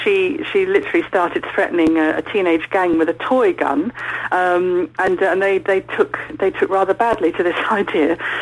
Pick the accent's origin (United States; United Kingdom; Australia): United Kingdom; all my life I've been slightly guilty of being British.